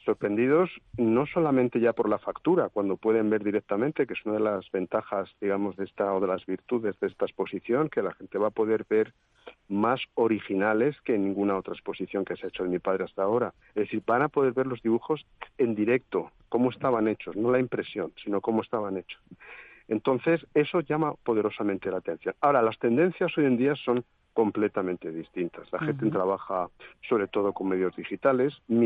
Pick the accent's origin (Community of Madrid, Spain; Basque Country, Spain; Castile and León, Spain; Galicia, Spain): Community of Madrid, Spain; Madrid; como madrileño o como mirando desde el patrimonio